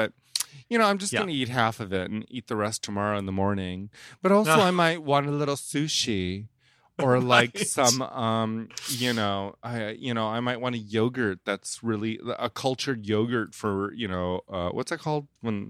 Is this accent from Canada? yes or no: no; Indonesia; I'm from Indonesia. We eat weird stuff. We eat gizzards and lizards